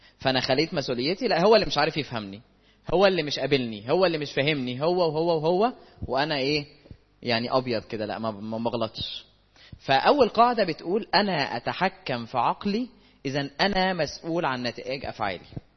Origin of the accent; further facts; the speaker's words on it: Egypt; احنا كمصريين تحديدا يعني مش هنعمم، بس عندنا خطأ